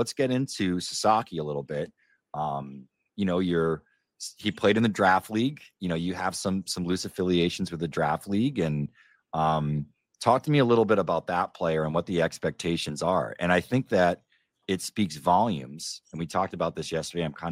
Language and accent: English; United States; I'm not going to deny it. I'm American.